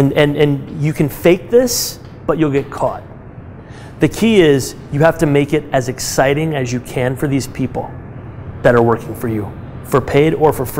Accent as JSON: {"language": "English", "town": "Peoria", "region": "Illinois", "country": "United States", "tie": "born or raised there", "said": "I targeted very specific groups of people in my hometown, Peoria, Illinois."}